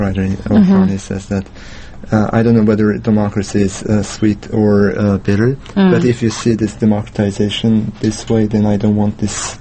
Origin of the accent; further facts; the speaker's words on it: United States; Mən özüm Amerika Birləşmiş Ştatlarındanam